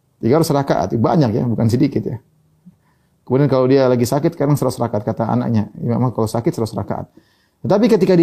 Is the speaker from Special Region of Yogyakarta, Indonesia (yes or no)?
yes; Yogyakarta, Special Region of Yogyakarta, Indonesia; also born or lived in Papua; di kampung saya dulu, di Jogja